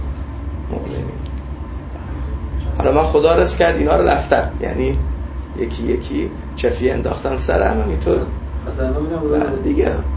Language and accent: Persian; Khuzestan, Iran; accent: Khuzestani; البته گویش خوزستانی ما به گویش اونجا نزدیکه خیلی. لکن خب من گویش خوزستانیم خیلی قد چیز نیست.